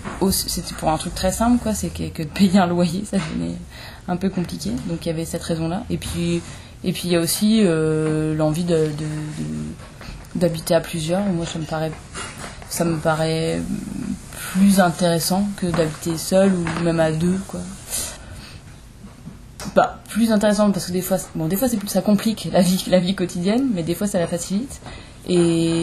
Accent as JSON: {"language": "French", "country": "France", "said": "moi aussi, je viens de France."}